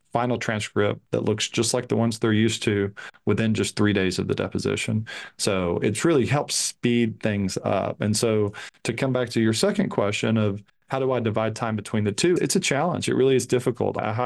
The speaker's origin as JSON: {"language": "English", "town": "Henderson", "region": "Texas", "country": "United States", "tie": "born or raised there", "said": "I grew up in Northeast Texas, Henderson, near Tyler and Longview."}